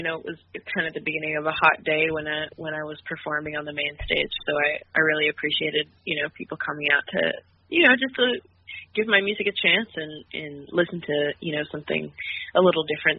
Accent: Montreal, Quebec, Canada; So I'm originally from Montreal, Quebec.

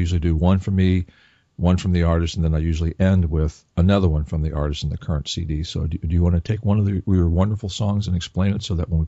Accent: Kentucky, United States; you know, and I, as I tell you, I am from Kentucky and my family's from Kentucky for hundreds of years.

